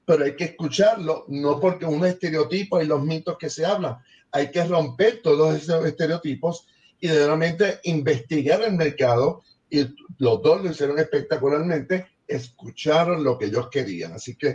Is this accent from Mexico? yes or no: no; Mayagüez, Puerto Rico; Yo soy de Mayagüez